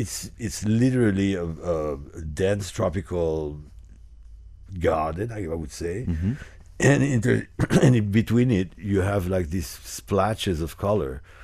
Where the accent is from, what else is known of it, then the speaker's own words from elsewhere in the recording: Haiti; I'm from Haiti